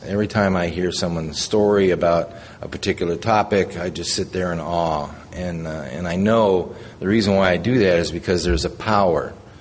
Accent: California, United States; now in Arizona, United States; But I am formerly from California.

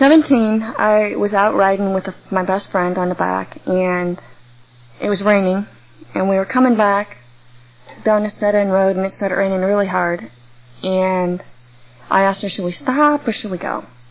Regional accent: St. Louis, Missouri, United States; I grew up in St. Louis, and I went to Cape Girardeau, Missouri for 2 years of college.

